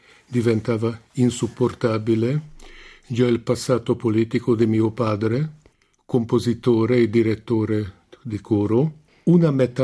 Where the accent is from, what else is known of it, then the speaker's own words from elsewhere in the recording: Hungary; Italian is a second language; Essendo ungherese, subito dappertutto ognuno raccontava i suoi ricordi di 56 ai profughi dell'epoca.